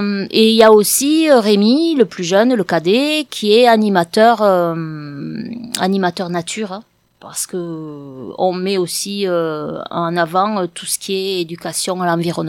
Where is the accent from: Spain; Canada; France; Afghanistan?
France; Occitanie; Moi, je suis occitane, j'ai des racines vraiment que j'ai pas envie qu'on abîme.